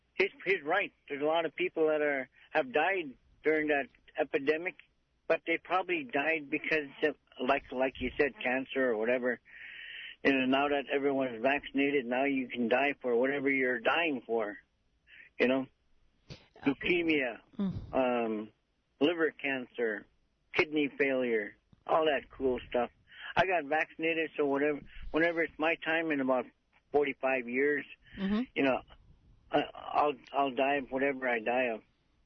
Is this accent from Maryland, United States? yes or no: no; Bethel, Alaska, United States; because there's no justice in Bethel. I'm pretty sad to say that, but it's true. My hometown, and there's no justice, not even for your common folk.